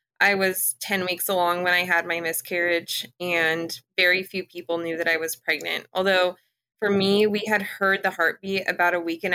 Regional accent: Indiana, United States; from Indiana, and my kids are 8, 6, and 3.

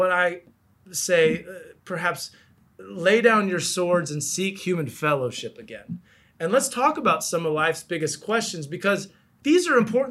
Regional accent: Dallas, Texas, United States; I was like, you know, I'm from Dallas.

